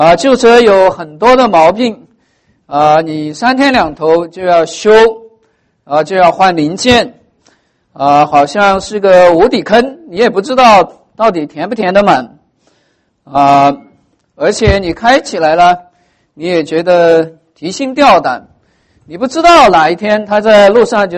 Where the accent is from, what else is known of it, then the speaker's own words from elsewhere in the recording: China; now in United States; 我们从中国来到美国，